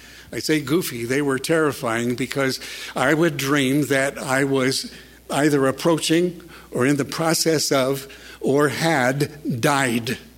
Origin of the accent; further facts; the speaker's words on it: North Hollywood, California, United States; I grew up here in the South, in the Valley, North Hollywood High. That's where I graduated from.